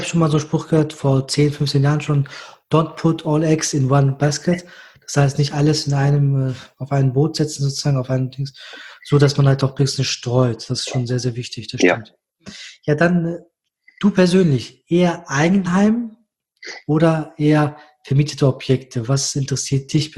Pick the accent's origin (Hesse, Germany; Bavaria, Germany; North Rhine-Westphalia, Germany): North Rhine-Westphalia, Germany; Düsseldorf; Du als Kölner, ich als Düsseldorfer.